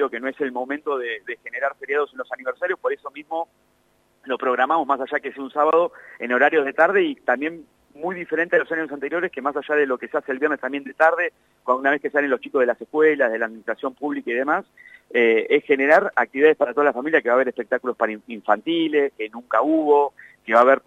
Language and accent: Spanish; La Plata, Buenos Aires Province, Argentina; La Plata, nosotros somos los que decimos pollajería, los que decimos cuadra, micro, somos platenses.